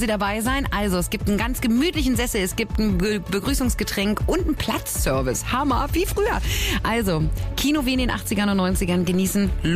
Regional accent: Berlin, Germany; ich bin in Hellersdorf groß geworden, nach Hohenschönhausen gefahren.

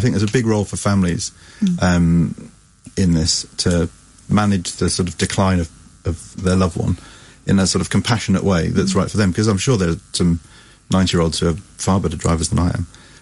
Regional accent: Portsmouth, South East England, United Kingdom; I was born and brought up in Portsmouth

